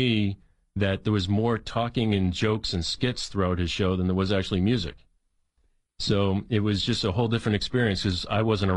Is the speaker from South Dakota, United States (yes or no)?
no; Boston, Massachusetts, United States; now in Nashville, United States; But I grew up in Boston, and I listened to a lot of rock music.